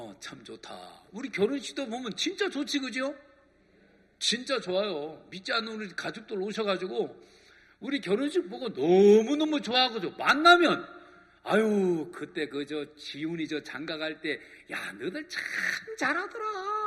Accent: South Chungcheong, South Korea; 제 고향이 요 충청도 계룡산인데요.

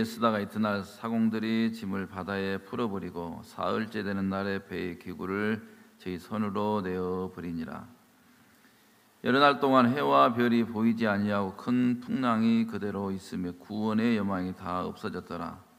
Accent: Gokseong, South Jeolla, South Korea; 저는 사실 발음을 잘 못합니다. 왜냐하면 저는 이제 전라도 전라남도 곡성이 고향입니다. 근데 제가 이제 발음이 이제 별로 안 좋아요.

